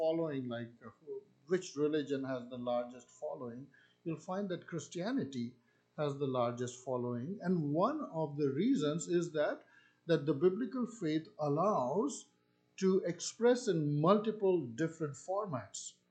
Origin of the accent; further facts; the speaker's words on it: central India, India; now in United States; I grew up in India, in central India. We are from the south part of India, but my parents were born and raised in North India.